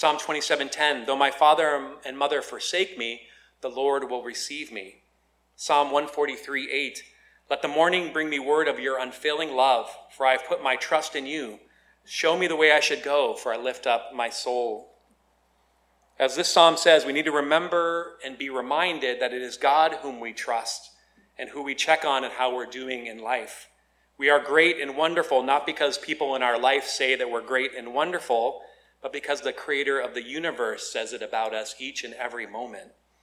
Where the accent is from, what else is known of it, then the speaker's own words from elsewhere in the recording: Maine, United States; He's about the tallest, you know, Dutch guy from Germany that I'd ever seen growing up in Maine.